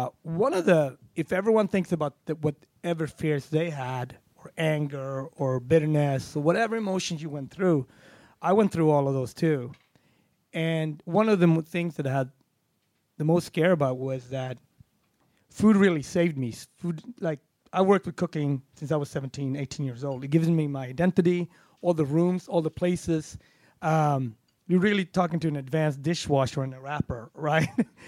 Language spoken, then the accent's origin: English; Sweden; No, I'm from Sweden. Oh, the cheese there is great. No, I'm from Sweden.